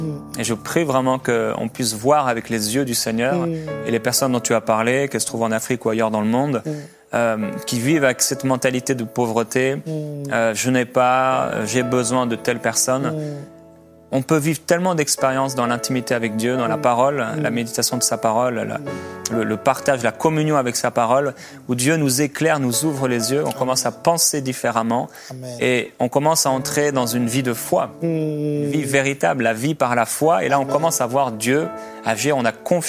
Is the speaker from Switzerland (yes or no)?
no; Brittany, France; Et bon, moi, je viens de Bretagne.